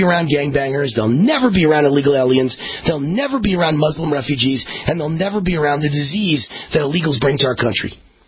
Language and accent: English; Nevada, United States; the former Democrat United States Senator and Democrat U.S. Senate Majority Leader from my home state of Nevada.